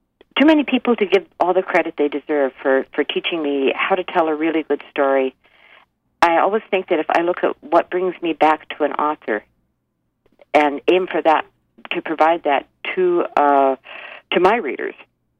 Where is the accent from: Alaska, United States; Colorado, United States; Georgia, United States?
Alaska, United States; I grew up in Alaska, and when I was married at 18, I moved to Kodiak to live with my husband there.